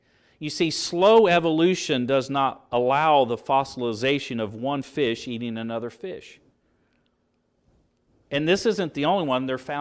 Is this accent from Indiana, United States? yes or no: yes; Shoals, Indiana, United States; But I understood that when the White River, where I grew up in Shoals, Indiana, flooded